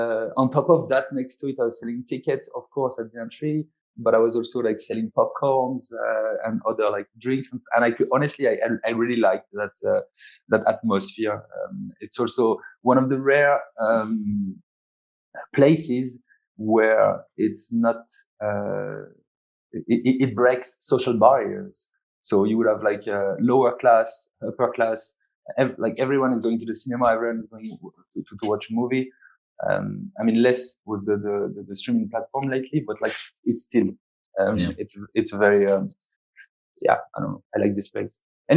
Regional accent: Montélimar, Auvergne-Rhône-Alpes, France; English is a second language; So yes, I am French. I was born in November 86. So I'm going to turn 37 this year. Back in France, in Montélimar, the southeast, let's say it's about 2 hours north of Marseille.

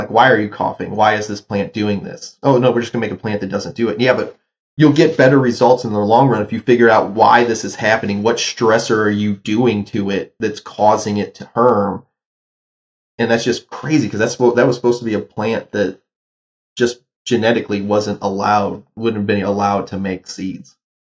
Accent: Midwest, United States; I grew up in the Midwest, so I was watched a lot of my friends' families really get messed over with non-reproducing seeds

